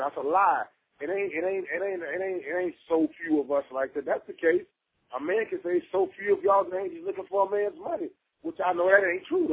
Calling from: Tulsa, Oklahoma, United States; I'm from Tulsa, Oklahoma.

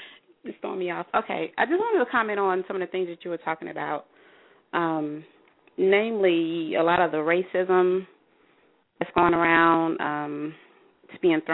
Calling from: North Carolina, United States; I'm calling from North Carolina.

